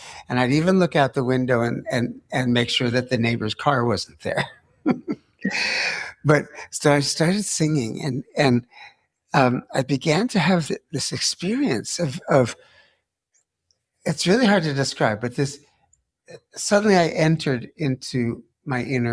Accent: New York City, New York, United States; moved away as an adult; I wanted to get as far away from New York as I could. I grew up in New York City.

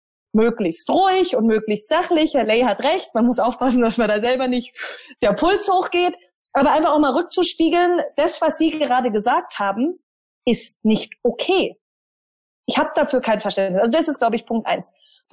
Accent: Germany; da haben wir ein tolles Buch als Deutsche, nämlich unser Grundgesetz

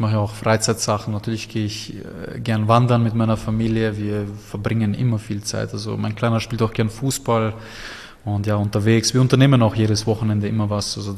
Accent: Wolfsburg, Lower Saxony, Germany; also born or lived in Vienna; now in Austria; Okay, ich bin in Wolfsburg aufgewachsen.

